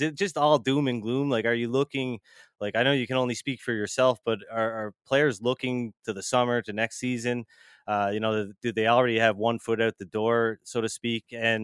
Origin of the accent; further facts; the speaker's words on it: Nova Scotia, Canada; Cape Breton, actually.